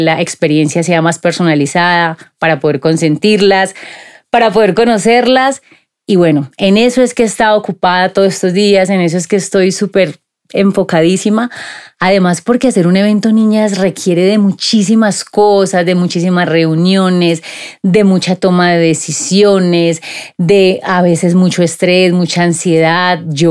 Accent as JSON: {"language": "Spanish", "town": "Cali", "region": "Valle del Cauca", "country": "Colombia", "tie": "born there", "said": "La primera vez en Cali, niñas, en mi tierra, en la ciudad del Chontaduro, de la papa rellena, de la borrajao, en la tierrita mía donde yo nací."}